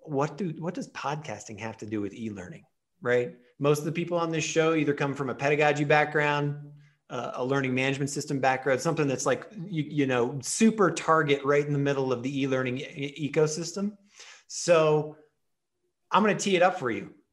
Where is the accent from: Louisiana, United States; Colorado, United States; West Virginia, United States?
Colorado, United States; as people know who listen to the show, I'm from Colorado, so it's not a bad place to be. I mean, Colorado's pretty hip.